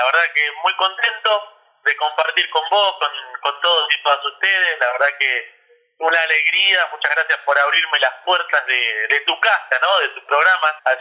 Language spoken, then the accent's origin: Spanish; Barker, Buenos Aires, Argentina; así que yo soy de Barker, yo soy barquense.